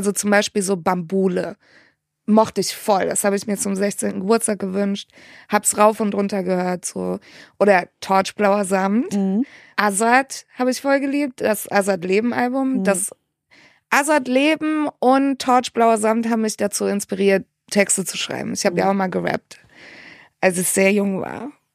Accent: Heidelberg, Baden-Württemberg, Germany; ich bin aus Heidelberg. Ich spreche nicht heidelbergerisch, aber ich liebe es, diesen Dialekt zu hören.

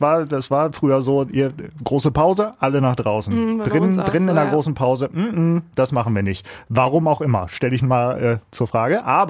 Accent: Leer, Lower Saxony, Germany; Ich komme ja aus Leer, aus Friesland.

